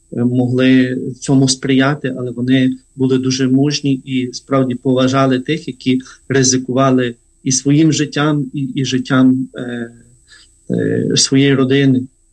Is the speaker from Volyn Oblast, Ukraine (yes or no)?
no; Zarvanytsia, Ternopil Oblast, Ukraine; Ми родиною виросли в Зарваниці.